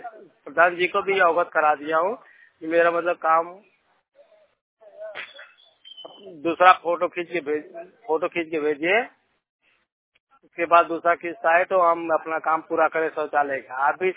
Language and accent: Hindi; Mau, Uttar Pradesh, India; बोल रहा हूँ … मतलब मऊ जिले से, मऊ जिले का रहने वाला हूँ, ग्राम लरेवा पोस्ट सरौदा जिला मऊ